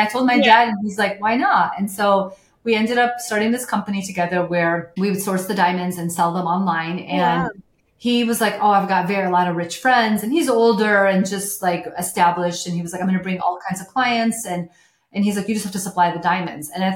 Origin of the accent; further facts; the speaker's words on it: Sierra Leone; now in United States; We grew up in Sierra Leone